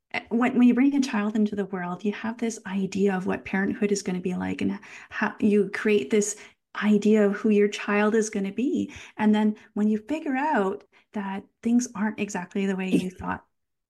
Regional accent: Welland, Ontario, Canada; I grew up in a small town in southern Ontario, Canada, and it's the town of Welland. It's located 20 minutes from Niagara Falls. And growing up, I lived in a particular part of the city that is known as Frenchtown.

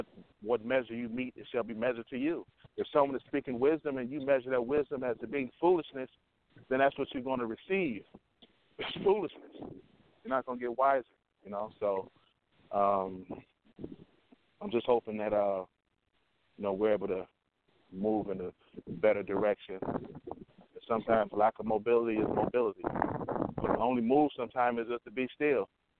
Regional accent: Detroit, Michigan, United States; You know, we come from Detroit, and I know the environment you came up in, your era.

